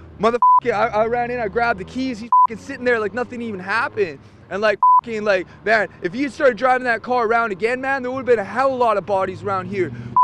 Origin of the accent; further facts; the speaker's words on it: Sophia, West Virginia, United States; Sophia, West Virginia.